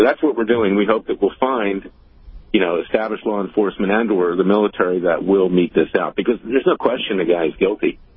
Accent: Florida, United States; I was given a call this morning from a reporter in Florida, my home state, as yours

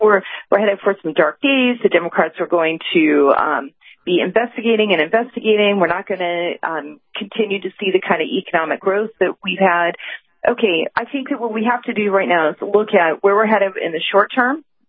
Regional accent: Georgia, United States; Thankfully, in Georgia, that we did not elect someone so extreme to be our governor, and I'm from Georgia

